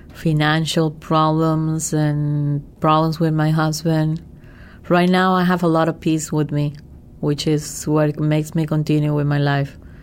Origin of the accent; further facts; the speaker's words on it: Spain; I come from Spain. My family is from Spain